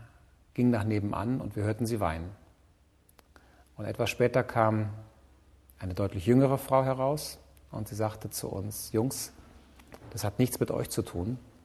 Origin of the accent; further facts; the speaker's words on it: Rhineland, Germany; Ich mag Frankreich sehr. Es hat auch was mit meiner Jugend zu tun. Ich bin im Rheinland aufgewachsen.